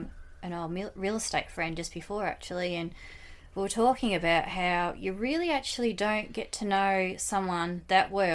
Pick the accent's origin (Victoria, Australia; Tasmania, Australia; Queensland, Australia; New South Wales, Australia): Tasmania, Australia; Devonport; born there; I was born in Devonport. Mum had me when she was only the age of 19.